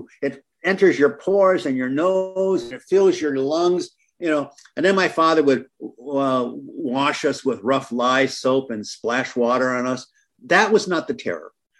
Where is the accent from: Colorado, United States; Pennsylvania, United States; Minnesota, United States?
Minnesota, United States; Hibbing; So growing up in Hibbing, on weekends, we would go to my grandmother's farm.